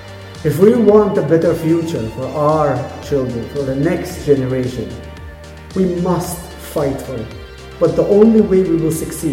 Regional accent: Nazareth, Northern District, Israel; also born or lived in Haifa; At age of 3, my parents moved to Nazareth. Nazareth is the largest Arab city in Israel. I grew up in between those two cities.

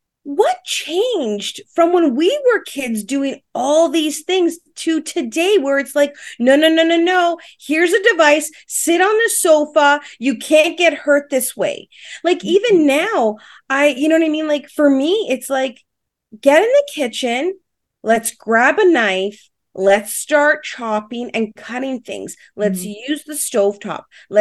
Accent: Rexdale, Ontario, Canada; growing up in a small town where I grew up in Rexdale

